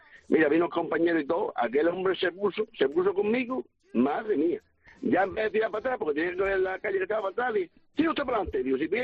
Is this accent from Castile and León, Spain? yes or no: no; Extremadura, Spain; Yo soy de Miada, un pueblo de aquí, de Cáceres, y yo tenía novia que es mi mujer, en Don Benito.